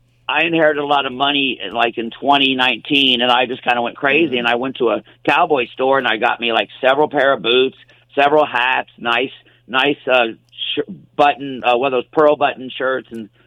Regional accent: Greendale, United States; where I grew up in Greendale, we had a what we called a creek. It was Tanner's Creek.

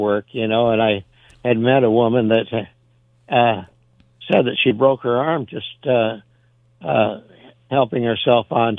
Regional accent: Galesburg, Illinois, United States; so I was raised in Western Illinois, Galesburg

